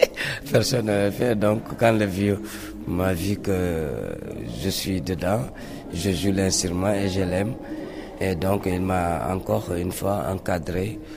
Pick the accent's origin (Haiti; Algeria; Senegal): Senegal; born there; Je suis griot de la famille Mandingue. Je suis d'origine du Mali, mais je suis sénégalais. Mon papa est né au Sénégal et moi aussi je suis né au Sénégal.